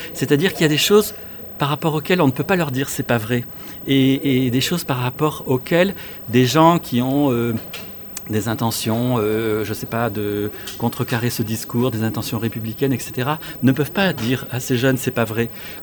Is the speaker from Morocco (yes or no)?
yes; Morocco; born there; Moi, je suis né au Maroc. Je suis marié avec une jeune femme d'origine algérienne.